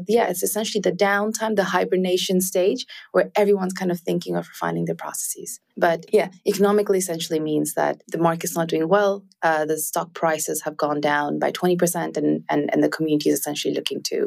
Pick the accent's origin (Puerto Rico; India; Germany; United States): India; I'm South Asian. I was born and raised in India.